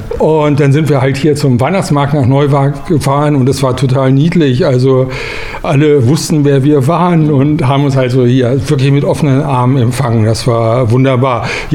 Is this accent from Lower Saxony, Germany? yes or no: yes; Hannover, Lower Saxony, Germany; Überhaupt nicht. Ich komme aus Hannover